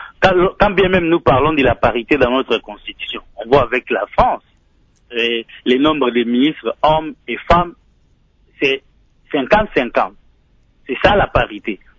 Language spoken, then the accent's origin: French; Équateur, DR Congo; moi je suis de l'Équateur, bon aujourd'hui c'est la Chapa, Équateur, je ne sais pas, avec les démembrements des provinces